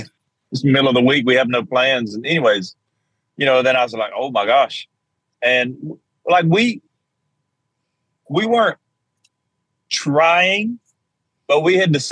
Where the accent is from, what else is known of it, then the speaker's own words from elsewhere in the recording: Georgia, United States; I was you know, strong Southern Baptist growing up in South Georgia.